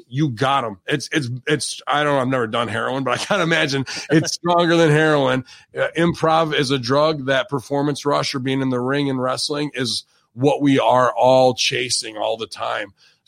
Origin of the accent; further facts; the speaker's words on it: Boonville, New York, United States; series in Boonville, New York, 46,000 people. So I always see my dad as a leader. He's a fire chief in my hometown too.